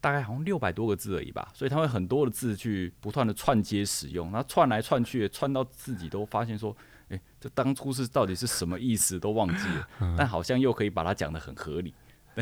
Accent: Tainan, Taiwan; 那如果听众朋友也跟我一样是来自于全糖的国度咧，我们台南人都一定还要在淋上炼乳。

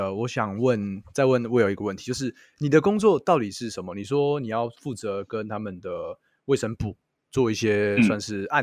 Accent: Taiwan; 我们台湾人的那种猎物的心态必须要去转换

